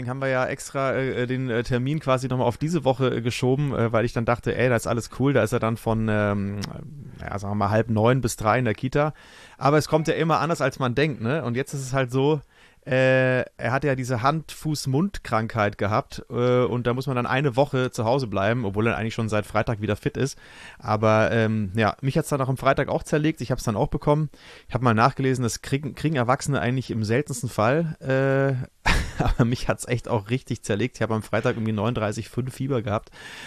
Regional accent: Bavaria, Germany; ich bin ja Franke, wie du weißt, sind wir ja beide

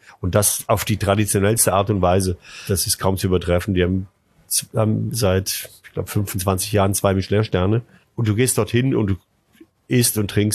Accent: Veneto, Italy; German is a second language; now in Germany; die ist hauptsächlich in Venedig und Treviso zu Hause, meine Heimat.

